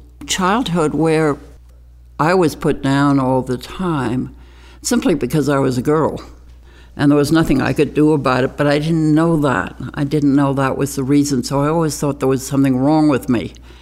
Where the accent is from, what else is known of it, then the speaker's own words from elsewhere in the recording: New York, United States; born there; I was born in New York City in 1934, in October, so I'm a Libra.